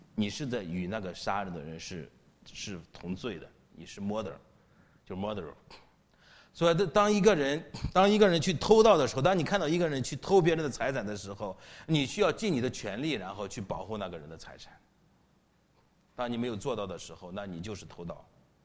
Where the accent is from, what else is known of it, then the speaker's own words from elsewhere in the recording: China; 当时我作为中国人，我的传统的思想就是明哲保身嘛